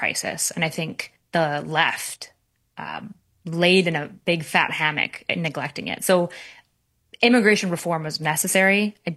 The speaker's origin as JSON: {"language": "English", "country": "Canada", "said": "As a Canadian, If I get"}